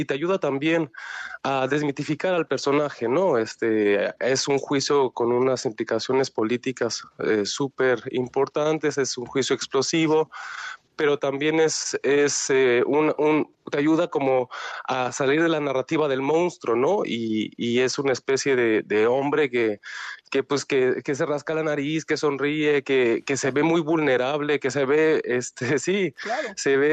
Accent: Mexico; para los reporteros que venimos de México

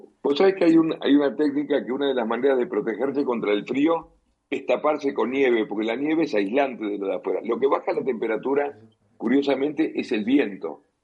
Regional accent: Uruguay; En mi país no hay nieve, la montaña más alta acá en Uruguay tiene 500 metros.

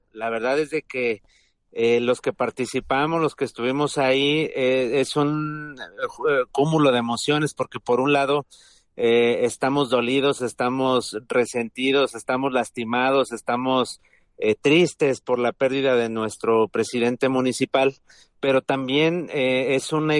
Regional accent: Mexico; uno está de acuerdo a participar como mexicano, a ser un ciudadano responsable

